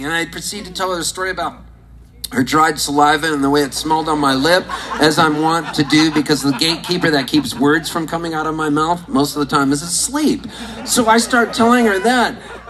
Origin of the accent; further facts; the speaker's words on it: Palm Springs, California, United States; I grew up in Palm Springs.